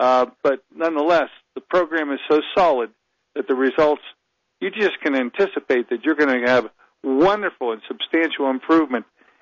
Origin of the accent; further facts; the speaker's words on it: Pittsburgh, Pennsylvania, United States; in my hometown, my area, which happens to be your hometown, too. And that's Pittsburgh, Pennsylvania.